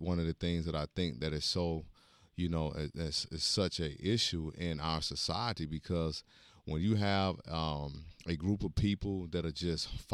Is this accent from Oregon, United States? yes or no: no; Mississippi, United States; now in Texas, United States; Originally, I'm born and raised in Mississippi. My parents divorced. That's how we got to Texas.